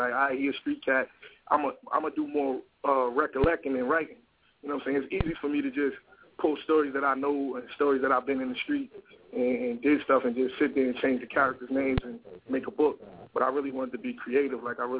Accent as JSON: {"language": "English", "town": "Peekskill", "region": "New York", "country": "United States", "tie": "born or raised there", "lives_now": "Atlanta, United States", "said": "Okay, I'm originally from Peekskill, New York. I grew up, you know what I'm saying, in Westchester."}